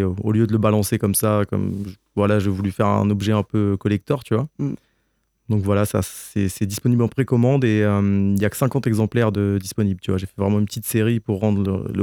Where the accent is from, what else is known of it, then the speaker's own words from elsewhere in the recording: Le Havre, Normandy, France; je suis venu m'installer dans les Cévennes. Et comme tu le disais, à la base, je viens du Havre. Et voilà, maintenant, je suis pas très loin de Nîmes.